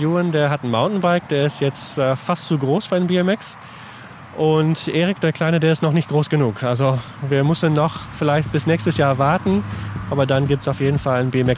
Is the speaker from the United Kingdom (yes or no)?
yes; Scotland, United Kingdom; German is a second language; Genau, also wo ich herkomme, wird auch sehr viel Whisky getrunken und auch hergestellt. Glenmorangie ist der nächste große, bekannte Distillery, zu wo ich herkomme.